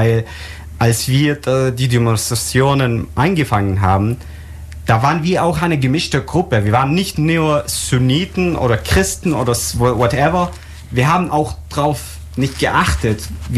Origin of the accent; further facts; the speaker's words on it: Syria; German is a second language; Ich komme aus dem Osten von Syrien, wo die meisten Gas- und Ölfelder sind